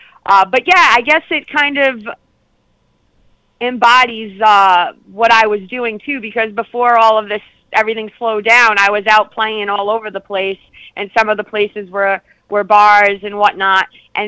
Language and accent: English; Rhode Island, United States; So I grew up in Rhode Island, which, again, most people don't think of country music when they think of Rhode Island.